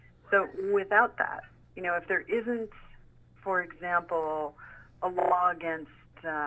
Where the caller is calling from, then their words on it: Lima, Peru; I'm calling you from Lima, Peru right now.